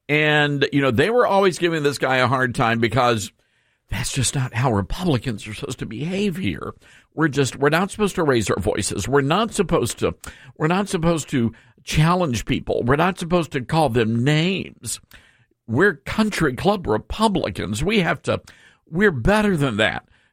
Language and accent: English; South Haven, Michigan, United States; growing up in South Haven at Hope P. Sullivan Elementary School, there was a BTA policy.